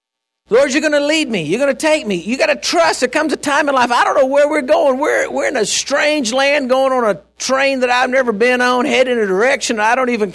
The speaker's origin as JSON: {"language": "English", "region": "Texas", "country": "United States", "said": "And I said, I'm from Texas. I'm lost. Don't know where I'm going."}